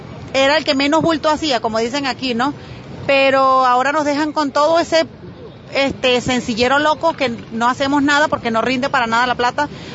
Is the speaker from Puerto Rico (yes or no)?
no; Valera, Trujillo, Venezuela; vengo de Valera, Estado Trujillo